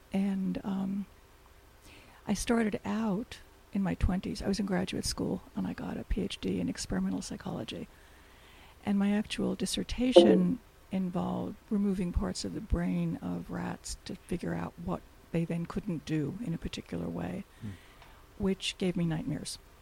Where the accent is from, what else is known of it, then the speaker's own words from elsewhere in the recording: Brooklyn, New York, United States; I grew up in inner city Brooklyn and would have done anything to live in what I thought of as country.